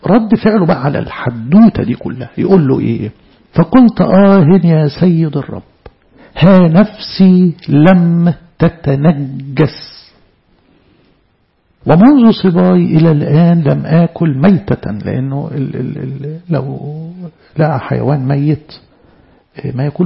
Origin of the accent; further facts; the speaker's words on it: Egypt; يعني من ضمن الحاجات برضو ان احنا كمصريين عموما يعني ما بنهتمش بيها